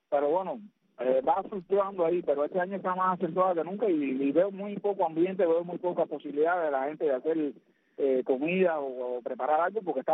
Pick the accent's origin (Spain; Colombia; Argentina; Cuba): Cuba; Tú sabes cómo somos los cubanos.